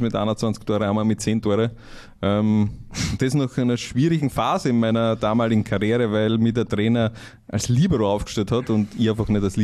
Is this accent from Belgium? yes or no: no; Miesenbach, Austria; Ja, generell, da wo ich herkomme, gibt es nur Pensionisten.